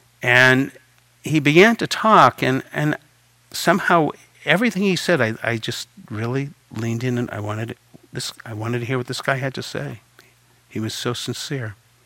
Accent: Massachusetts, United States; growing up outside of the Boston area, my family loved to go to Chinese restaurants, and I loved Chinese food.

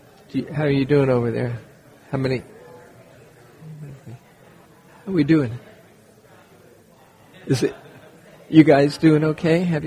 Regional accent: New York City, New York, United States; I grew up in New York City, and sometimes it would be fun to be in the last car of the train

